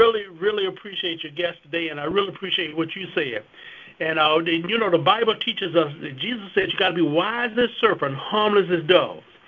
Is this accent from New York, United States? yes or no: no; Fayetteville, North Carolina, United States; She's been down here in Fayetteville, North Carolina, right here in my hometown.